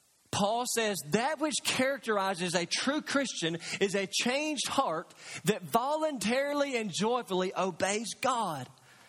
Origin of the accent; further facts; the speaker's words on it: Kentucky, United States; But I grew up in Katy's, Kentucky, and in the Katy's, Kentucky standard version of the Bible